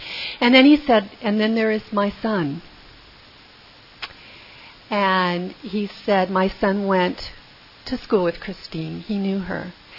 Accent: Whittier, California, United States; But I'm a California girl. I grew up in Whittier and in a liberal Protestant church.

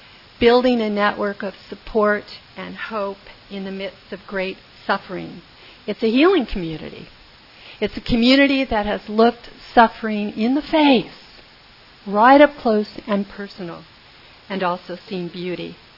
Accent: Whittier, California, United States; But I'm a California girl. I grew up in Whittier and in a liberal Protestant church.

